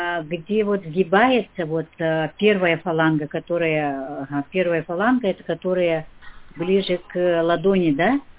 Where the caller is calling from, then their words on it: Sakha Republic, Russia; я из Республики Саха-Якутия звоню.